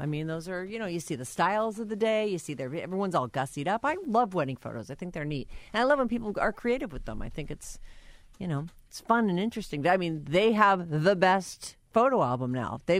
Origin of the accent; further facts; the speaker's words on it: Massachusetts, United States; where I grew up in Massachusetts, Wheel of Fortune is on first.